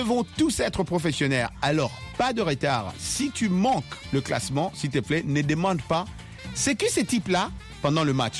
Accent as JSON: {"language": "French", "country": "Gabon", "said": "Moi, je suis gabonais."}